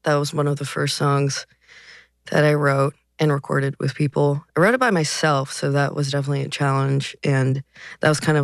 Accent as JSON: {"language": "English", "town": "Brentwood", "region": "California", "country": "United States", "tie": "born or raised there", "said": "We grew up in Brentwood, California, which is like east of Oakland and San Francisco. And small town, just farming, agriculture town."}